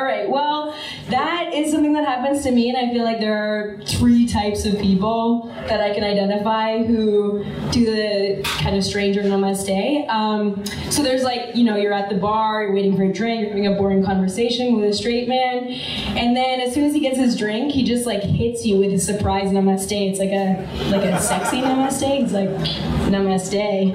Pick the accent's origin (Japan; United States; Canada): Canada; Sudbury, Ontario; So I'm from Sudbury, which, if you haven't heard of it before, it's the place everybody goes for grade 7 trips. It was really white.